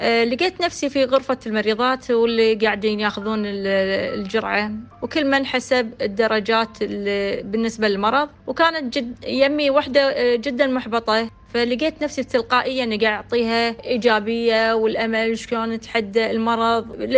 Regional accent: Kuwait; قالوا لي الأفضل أنك تروحين مستشفى الأورام اللي عندنا بالكويت

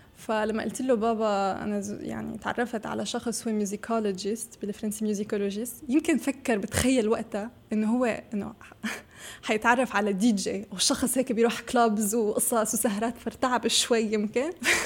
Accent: Syria; أنا مالي سورية وفرنسية، أنا سورية فرنسية أمريكية

